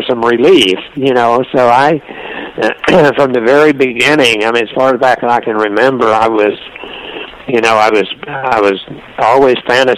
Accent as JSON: {"language": "English", "region": "Texas", "country": "United States", "tie": "born or raised there", "said": "I grew up in poverty in Texas."}